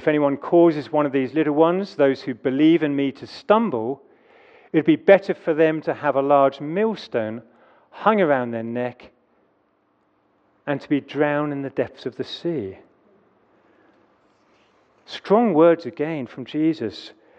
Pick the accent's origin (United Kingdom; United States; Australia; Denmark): United Kingdom; And so breaking news this morning, being British doesn't qualify us to be in God's kingdom.